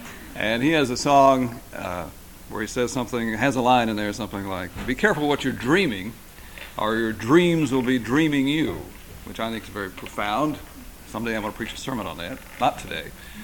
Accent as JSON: {"language": "English", "region": "Texas", "country": "United States", "said": "First of all, I am from Texas, and I say that because I think right off the bat we should have an understanding. I won't say anything about your accent if you won't say anything about mine"}